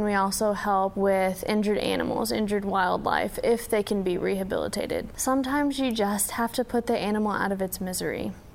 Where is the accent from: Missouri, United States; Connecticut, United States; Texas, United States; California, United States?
Texas, United States; Texarkana; born there; I was born in Texarkana in Texas. It's a city near where Oklahoma, Arkansas, Texas, and Louisiana come together.